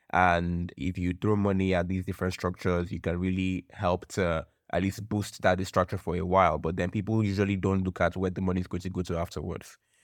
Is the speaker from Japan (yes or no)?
no; Nigeria; So I'm Nigerian, but I can also sympathize